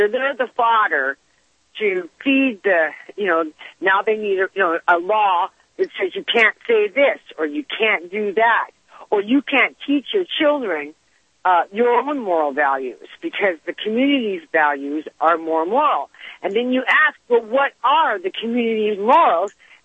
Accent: United States; As an American, I thought I would never have to live under religious law.

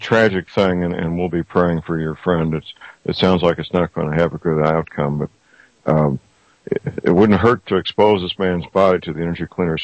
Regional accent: St. Louis, Missouri, United States; There's been reports of major hospitals, even in my hometown, St. Louis, where these types of wasting diseases have been transmitted

